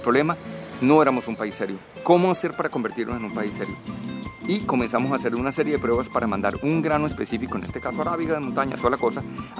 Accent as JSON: {"language": "Spanish", "country": "Colombia", "said": "nosotros siendo colombianos y siendo el tercer productor o el primero de café suave, no tomemos café."}